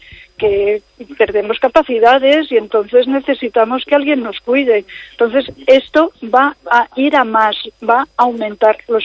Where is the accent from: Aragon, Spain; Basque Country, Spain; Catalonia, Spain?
Catalonia, Spain; Barcelona; Yo vengo de Barcelona, que es una ciudad que en principio, pues, con cierto bienestar, pero donde hay desigualdades también.